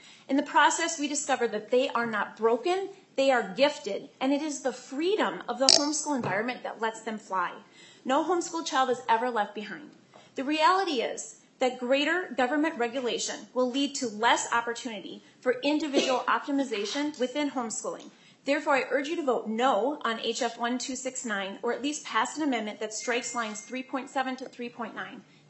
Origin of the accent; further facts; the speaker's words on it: Minnesota, United States; I'm an English teacher, a home educator of 19 years to our six children, and a dyslexia advocate from Dakota County.